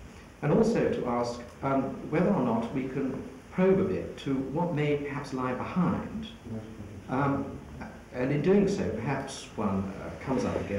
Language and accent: English; England, United Kingdom; all of this very much from the position of a non-continental historian, as I'm an English local historian, with a bias towards looking at pre-Reformation and pre-Renaissance England.